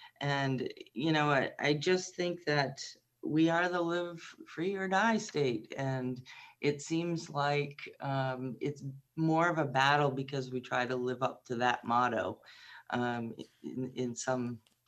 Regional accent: Dummer, New Hampshire, United States; I think back to my childhood. I was raised in Dummer, little town north of here.

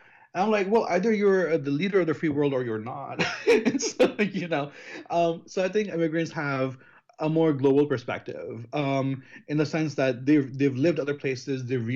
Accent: United States; including my aforementioned comfort with being American.

